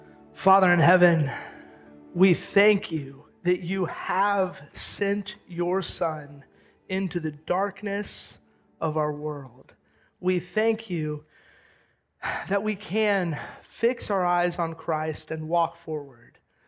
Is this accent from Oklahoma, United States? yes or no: no; Daytona Beach, Florida, United States; Daytona is very much my hometown, and this is very much my home church where I grew up